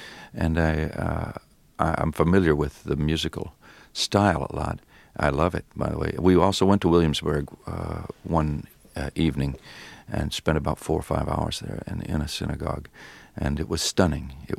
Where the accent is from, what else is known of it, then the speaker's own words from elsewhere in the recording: Ireland; No, but I'm Irish, and that's just about the same thing.